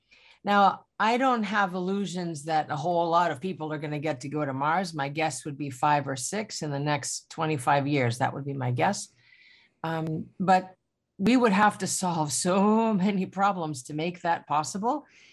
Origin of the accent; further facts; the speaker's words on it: Greece; I grew up in Greece